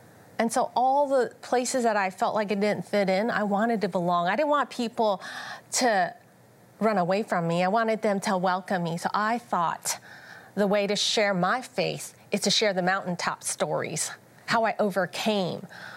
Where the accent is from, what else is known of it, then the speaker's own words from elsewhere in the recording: United States; born there; my parents emigrated here from Hong Kong, and I was born in Chinatown.